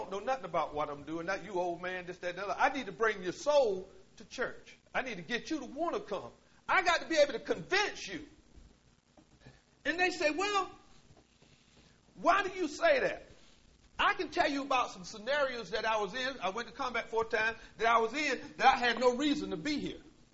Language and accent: English; Willard, North Carolina, United States; Not me. I'm from Willard, North Carolina.